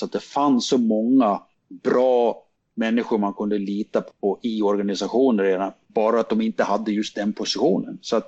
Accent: Slite, Gotland, Sweden; det är faktiskt hemma på Gotland, och specifikt kanske till och med hemma i Slite

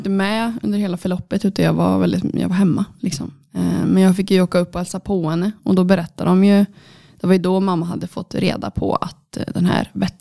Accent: Trollhättan, Västra Götaland County, Sweden; född 95 då. Så fyller snart 27 år gammal. Jag kommer från Trollhättan och botar hela mitt liv. Och har alltid bott på landet med min mamma.

